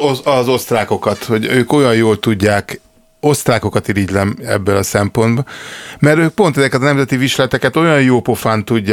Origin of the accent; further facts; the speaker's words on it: Hungary; moved away; mert hogy külföldön élő magyarok vagyunk